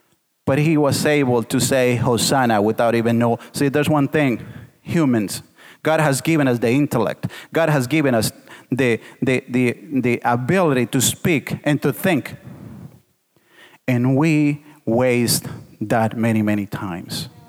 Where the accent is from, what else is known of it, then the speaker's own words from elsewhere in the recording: Portland, Oregon, United States; I love the Blazers. I love the Blazers. They are my hometown team. And even if I go to LA, I will still like the Blazers.